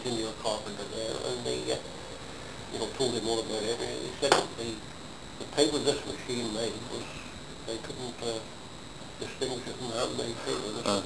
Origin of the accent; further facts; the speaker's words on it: Basingstoke, South East England, United Kingdom; Basingstoke.